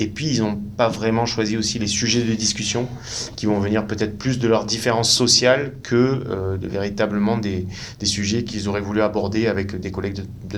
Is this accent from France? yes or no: yes; Alès, Occitanie, France; born there; Oui, je suis né à Alès, puis j'ai essentiellement joué sur Montpellier et la région de Montpellier.